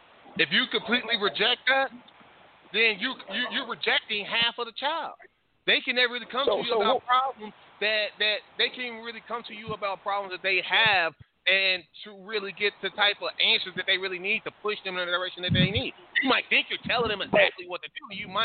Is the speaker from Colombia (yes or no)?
no; Paducah, Kentucky, United States; also born or lived in Chicago; now in Washington, United States; Being born in Chicago, spending a lot of time in Chicago, growing up in Paducah, spending a heck of a lot of time in Paducah, now living in the DMV area